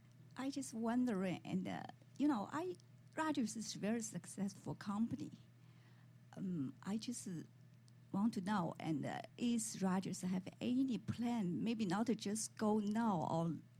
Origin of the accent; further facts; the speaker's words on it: Beijing, China; English is a second language; I am Chinese. I come from China, Beijing.